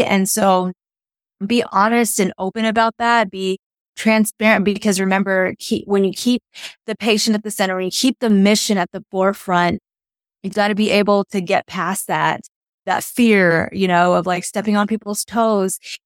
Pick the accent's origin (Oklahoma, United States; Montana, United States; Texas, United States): Oklahoma, United States; Oklahoma City; I'm from Oklahoma City and I'm a nurse practitioner by trade.